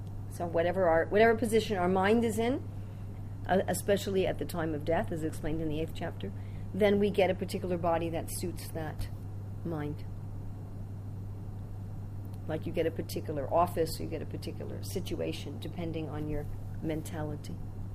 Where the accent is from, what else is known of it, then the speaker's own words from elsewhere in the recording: United States; So like in this life, I'm a white American woman. Did you say I was from America? They all figured that out after 5 minutes of my accent